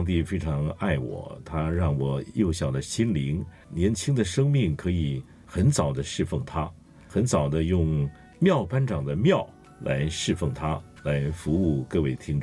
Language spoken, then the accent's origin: Chinese; Singapore; 我在新加坡长大，那时候高中的时候就信上帝了，信耶稣了。